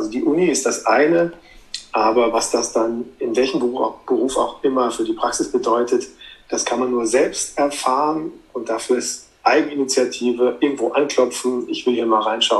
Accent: Aachen, North Rhine-Westphalia, Germany; da wo ich groß geworden bin, in Aachen

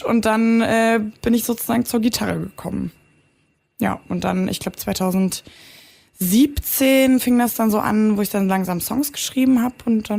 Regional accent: Saxony-Anhalt, Germany; Ich komme aus dem Südharz, Sachsen-Anhalt, da bin ich groß geworden, bin da auch geboren. Und ja, habe da dann sozusagen eine sehr ruhige Kindheit auf dem Dorf verbracht

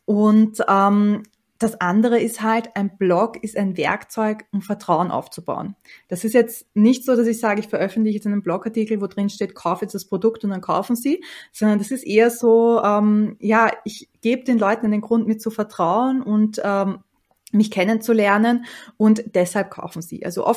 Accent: Austria; Bei uns in Österreich sagt man das Monat und nicht der Monat.

